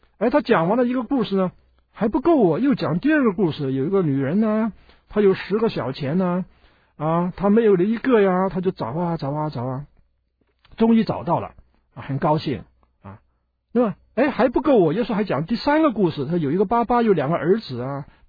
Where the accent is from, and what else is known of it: China